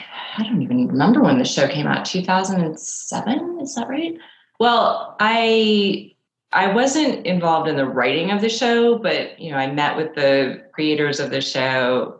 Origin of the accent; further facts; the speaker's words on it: Manhattan, New York, United States; I grew up in Manhattan. It's going to be about Manhattan teenagers.